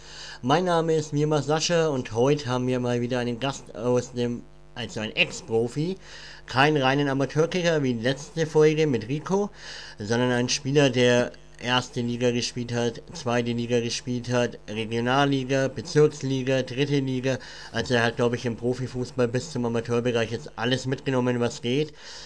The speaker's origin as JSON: {"language": "German", "region": "Bavaria", "country": "Germany", "accent": "Middle Franconian", "said": "Also wir kommen aus Mittelfranken, hört man vielleicht ganz leicht im Dialekt bei mir."}